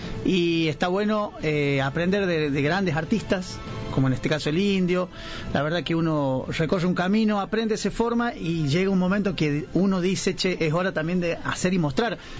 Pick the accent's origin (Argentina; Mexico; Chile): Argentina; San Fernando del Valle de Catamarca, Catamarca; San Fernando, sí. Ajá. Sí, somos de San Fernando